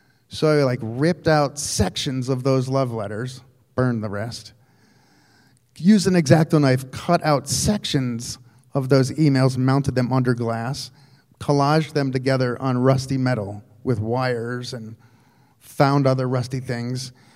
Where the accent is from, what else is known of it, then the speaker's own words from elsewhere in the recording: Akron, Ohio, United States; now in Butte, United States; I'm from Akron, Ohio, originally, and so I love abandoned buildings and rusty shit, and so when I first came to Butte, I was like, oh, this feels a lot like home.